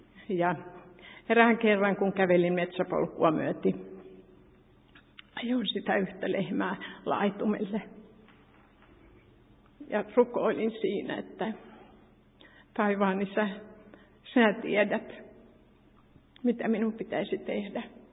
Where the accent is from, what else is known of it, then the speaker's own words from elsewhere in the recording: Padasjoki, Päijät-Häme, Finland; Olen syntynyt Padasjoella. Meillä oli suuri perhe, 8 lasta, josta minä olen nuorin. Isä oli kirvesmies